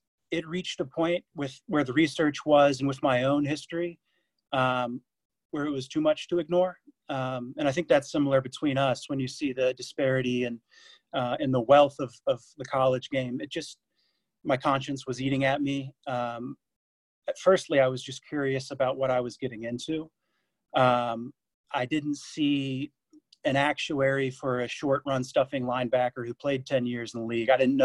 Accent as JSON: {"language": "English", "town": "Dayton", "region": "Ohio", "country": "United States", "tie": "born or raised there", "lives_now": "London, United Kingdom", "said": "a short film unrelated to sports about my hometown of Dayton, Ohio, which had a really tumultuous 2019."}